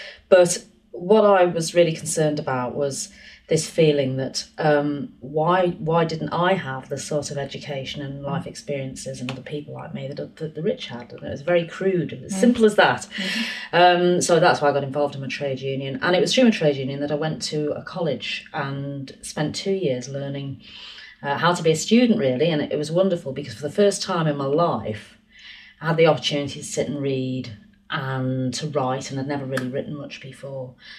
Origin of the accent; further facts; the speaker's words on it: Liverpool, North West England, United Kingdom; born there; I was born in Liverpool in 1956. So I'm nearly 50 years old. And I was born into a family that was a what we used to call a skilled working class family.